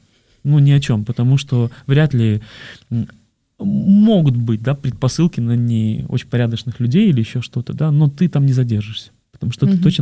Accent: Belarus; now in Moscow, Russia; я из Беларуси родом, да, то есть там как-то все более очень, ну, как сдержанно, культурно и нравственно

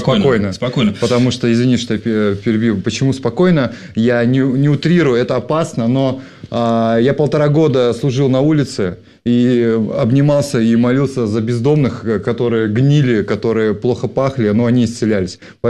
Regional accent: Perm, Perm Krai, Russia; now in Saint Petersburg, Russia; еще я из бедной семьи, мы переехали из Перми с мамой, и я увидел Петербург, мы поселились, то есть мы жили в Перми, в самом дальнем районе, дальше только Китай

